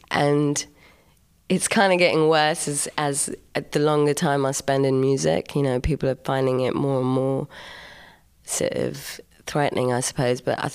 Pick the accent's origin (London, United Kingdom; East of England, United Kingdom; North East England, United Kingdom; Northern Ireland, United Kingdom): London, United Kingdom; Yeah, I came from London and, you know, it's just kind of London musicology.